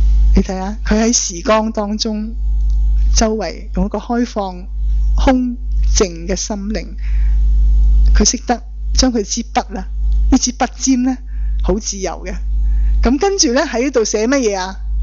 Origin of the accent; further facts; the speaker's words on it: China; 我们中国人甚至说无字处